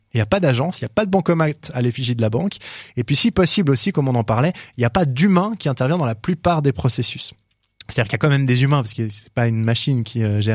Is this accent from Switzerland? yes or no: yes; Switzerland; Pour revenir chez nous en Suisse, on a Neon qui est arrivé plus récemment.